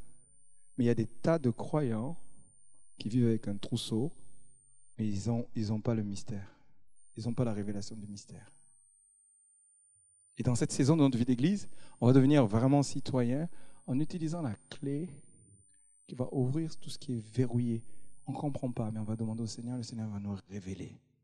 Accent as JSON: {"language": "French", "country": "France", "said": "moi je suis français au même titre que tout le monde."}